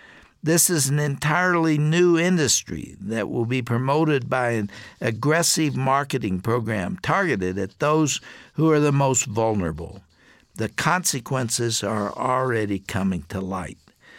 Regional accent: Colorado, United States; the majority of voters in my home state of Colorado have foolishly legalized and decriminalized the sale, distribution, and use of marijuana.

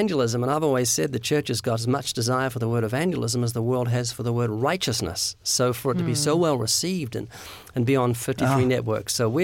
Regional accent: United States; I've learned that we as an American people are falling into the same pitfalls that Israel did.

